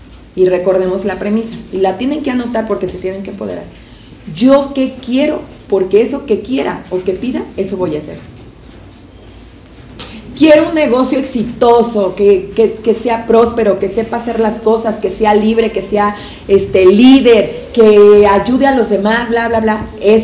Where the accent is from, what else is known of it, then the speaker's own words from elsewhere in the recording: Apatzingán, Michoacán, Mexico; Resulta que en mi ciudad, yo soy de Apatzingán, Michoacán